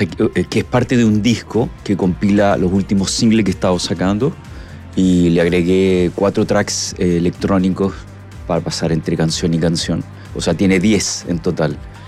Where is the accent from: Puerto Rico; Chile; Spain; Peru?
Chile; Soy chileno ahí.